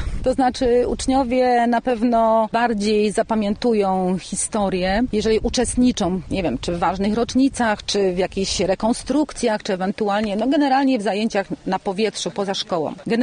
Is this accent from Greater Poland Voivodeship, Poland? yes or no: yes; Kępno, Greater Poland Voivodeship, Poland; No więc nie tylko ja jestem z Kępna